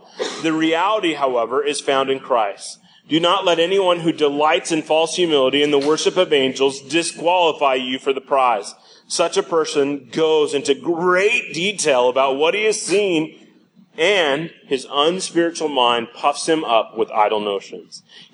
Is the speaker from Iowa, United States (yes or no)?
yes; Sioux Center, Iowa, United States; I grew up in Sioux Center, Iowa, and we had this recess club.